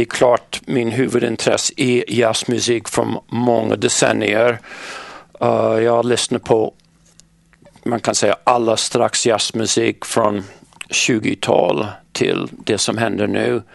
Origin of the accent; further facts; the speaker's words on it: West Hartford, Connecticut, United States; Swedish is a second language; jag är föddes i Hartford, men växte upp lite utanför Hartford i en suburb förlåt som heter West Hartford.